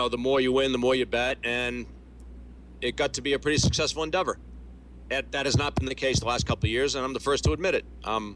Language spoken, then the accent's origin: English; Boston, Massachusetts, United States; I'm a Bostonian, but the New York Daily News was a cool newspaper.